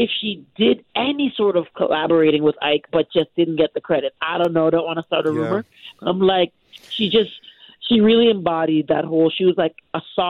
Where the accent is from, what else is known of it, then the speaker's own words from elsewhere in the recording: Canada; I'm Canadian. I'm a born and raised Canadian.